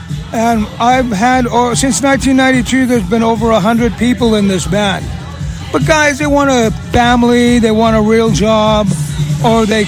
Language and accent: English; Canada; accent: Scottish; Well, I was raised Scottish. I am Scottish Canadian.